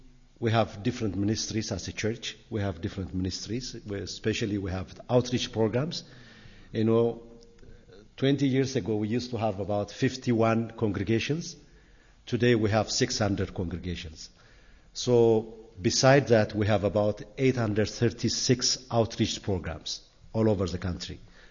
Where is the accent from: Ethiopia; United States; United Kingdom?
Ethiopia; I come from Ethiopia. I'm a member of the Ethiopian Mennonite Church, Maserata Christos.